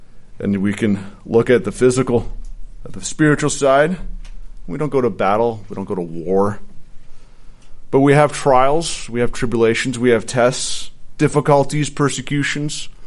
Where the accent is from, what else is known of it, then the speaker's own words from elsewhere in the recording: Canada; growing up in Canada, it was an opportunity. I've never held a gun in my hands.